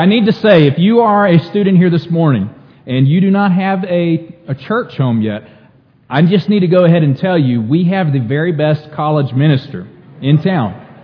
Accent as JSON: {"language": "English", "region": "Gulf Coast", "country": "United States", "tie": "born or raised there", "said": "The Gulf Coast is my hometown. I have family that's there."}